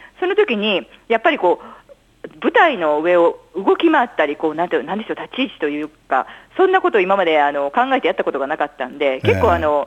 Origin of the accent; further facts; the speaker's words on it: Kansai, Japan; 忙しいんですよ、関西人なんでサービス精神旺盛なんで